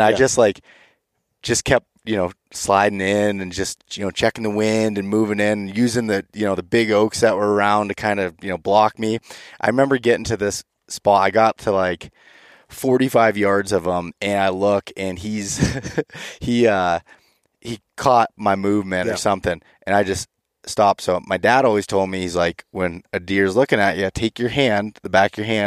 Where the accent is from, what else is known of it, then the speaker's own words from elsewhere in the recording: Pennsylvania, United States; like, in my home state of Pennsylvania, I use trail cameras a lot.